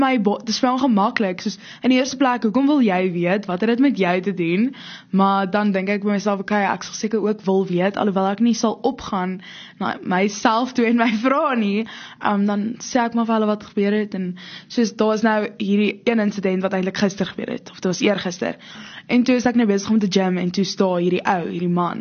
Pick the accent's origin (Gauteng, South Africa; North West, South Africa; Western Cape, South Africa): Gauteng, South Africa; Pretoria; Ek is gebore in Pretoria, ook hier so groot geword. Ek is in Afrikaanshoër Meisieskool Pretoria. En ja, ek is matrikulant, so ek is 18.